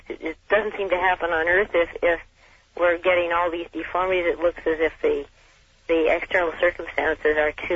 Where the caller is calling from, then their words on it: Portland, United States; I'm calling from Portland